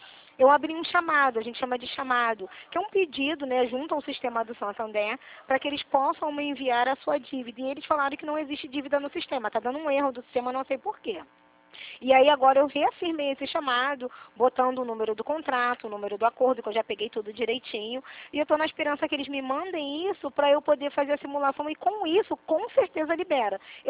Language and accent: Portuguese; Rio de Janeiro, Brazil; eu sou daqui do Rio, Presidente Vargas